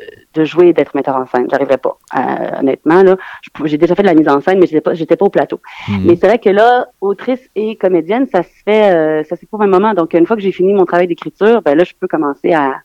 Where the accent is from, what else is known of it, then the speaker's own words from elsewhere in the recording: Lévis, Quebec, Canada; moved away as an adult; now in France; Je viens de Québec. Exactement, je viens de Lévis, en face de la capitale du Québec, donc Québec.